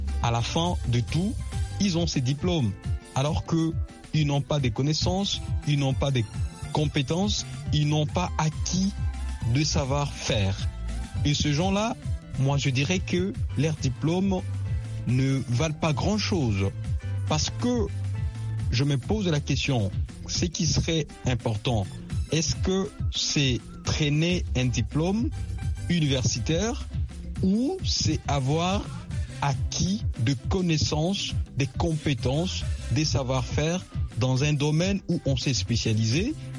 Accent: DR Congo; Moi, je suis de la RDC

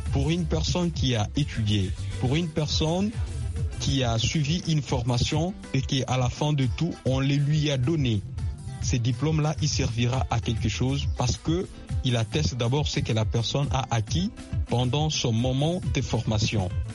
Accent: DR Congo; Moi, je suis de la RDC

